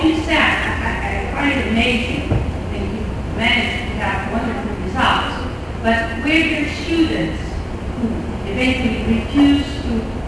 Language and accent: English; Brazil; I'm from Brazil.